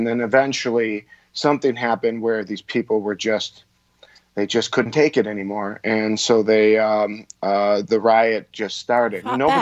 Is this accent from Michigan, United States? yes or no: yes; Detroit, Michigan, United States; I was living in, I was in Detroit. I'm from Detroit.